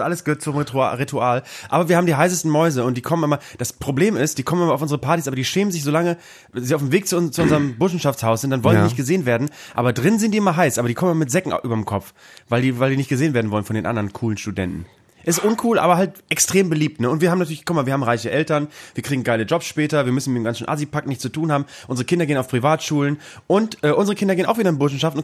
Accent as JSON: {"language": "German", "region": "Bremen", "country": "Germany", "said": "Bei mir ist auch Bremen natürlich, meine Heimat ist auch nicht mit dabei."}